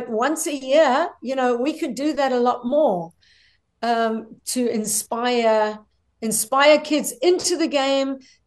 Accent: South Africa; I'm from South Africa.

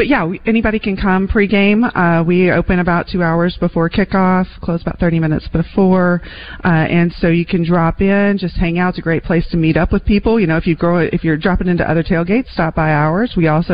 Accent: Leola, South Dakota, United States; born or raised there

